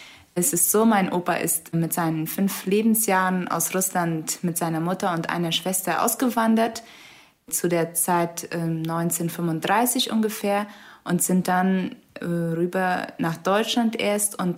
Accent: Boquerón, Paraguay; Ich komme aus Paraguay, einer Mennonitenkolonie in Chaco. Kolonie Fernheim heißt sie. Ich bin 26 Jahre alt

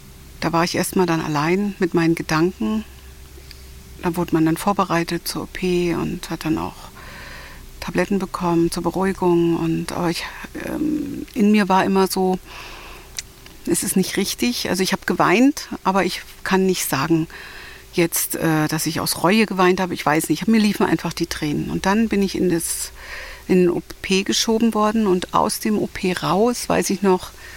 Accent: Germany; Ja, also ich bin in der DDR geboren und auch aufgewachsen.

